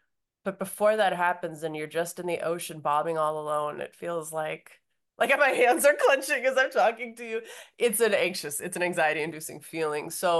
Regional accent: Minneapolis, Minnesota, United States; also born or lived in New York; So I grew up in Minneapolis. And I split my time now between Minneapolis and New York.

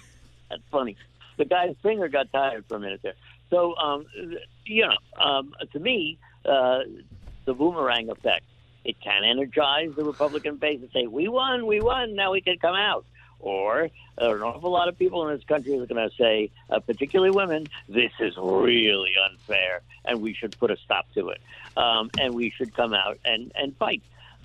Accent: New York, United States; I grew up on the West Side with that guy

